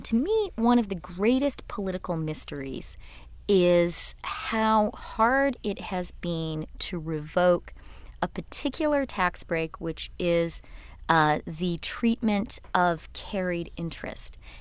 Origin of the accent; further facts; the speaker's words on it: Canada; I guess that doesn't fully include me because I'm Canadian